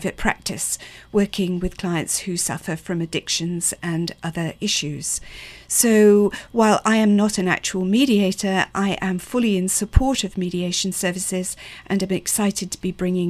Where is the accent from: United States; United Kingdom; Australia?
United Kingdom; England; moved away; I came to this county about 20 years ago. I immigrated from England